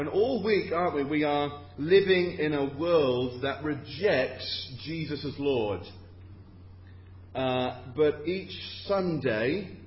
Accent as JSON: {"language": "English", "town": "Rugby", "region": "West Midlands", "country": "United Kingdom", "tie": "born or raised there", "said": "I grew up in Rugby, at Rugby Evangelical Free Church. That was my home church."}